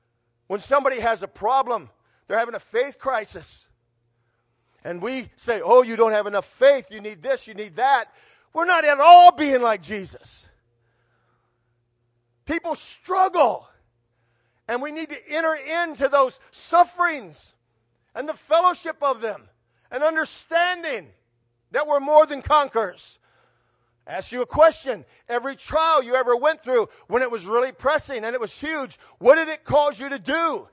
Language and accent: English; Gary, Indiana, United States; I grew up in Gary, Indiana. We're one of the last white guys to leave an all-black school.